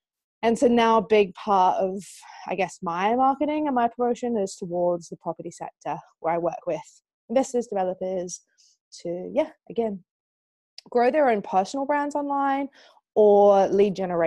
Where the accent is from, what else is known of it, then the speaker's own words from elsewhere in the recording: New Zealand; now in United Kingdom; So, I am from New Zealand, but I've lived in the UK for about 13 years.